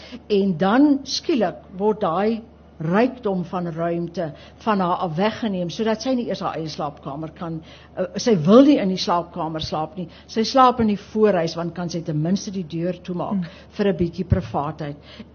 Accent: Worcester, Western Cape, South Africa; Ek het op in die Skerpenheuvel distrik groot geword in Woester. En ons het in die dorpskool gegaan, maar ons het ons vrye tyd op die plaas deurgebring.

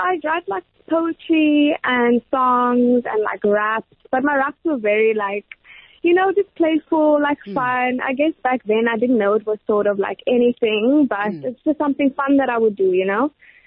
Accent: Mthatha, Eastern Cape, South Africa; born there; now in Port Elizabeth, South Africa; I was born in Mthatha, actually, at St. Mary's Hospital.

